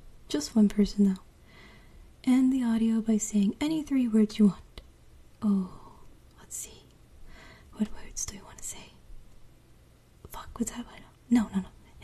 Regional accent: Virginia, United States; I am from the East Coast, preferably Virginia, but not Nova. I'm actually from the border of North Carolina.

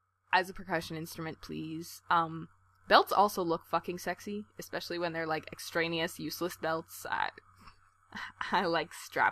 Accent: Canada; Plus, I mean, I'm Canadian

